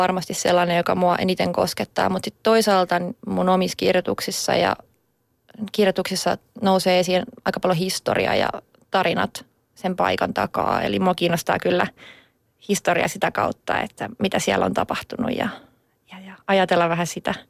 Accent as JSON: {"language": "Finnish", "region": "Kanta-Häme", "country": "Finland", "tie": "born or raised there", "said": "Kyllä Aulanko on semmoinen. Toinen on sitten Ahveniston alue."}